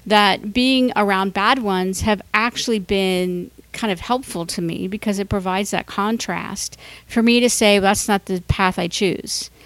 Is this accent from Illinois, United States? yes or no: no; Ohio, United States; I know growing up in Ohio, everybody looked the same, addressed the same, and all that kind of stuff.